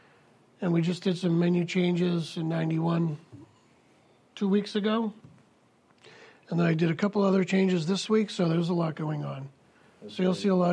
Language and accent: English; Massachusetts, United States; I had a great conversation with Mr. Porter, and we're both from Massachusetts, and we just clicked together